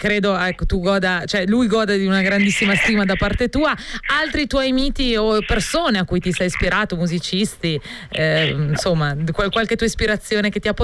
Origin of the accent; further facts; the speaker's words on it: Orvieto, Umbria, Italy; Io tra l'altro sono umbra, quindi figurati, di Orvieto